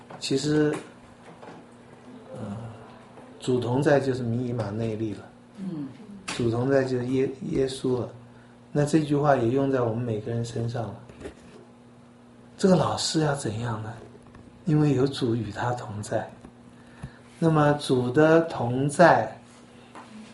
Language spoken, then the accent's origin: Chinese; China; 我们中国人有姓有名